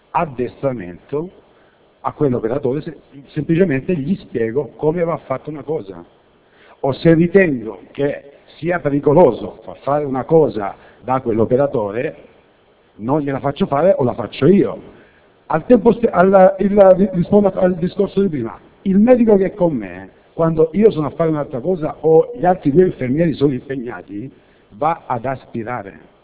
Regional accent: Florence, Tuscany, Italy; vengo da Firenze.

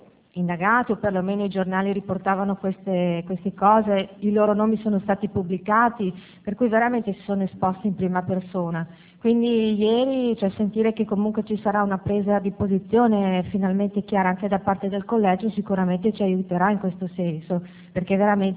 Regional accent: Udine, Friuli-Venezia Giulia, Italy; Buongiorno … vengo da Udine.

